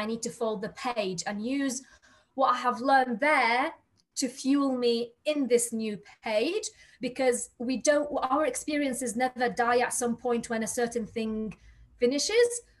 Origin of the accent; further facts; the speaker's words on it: Iraq; moved away as an adult; So I am from Iraq in origin. So I have grown up through the 80s war, the 90s war, left my country because of the 2003 war.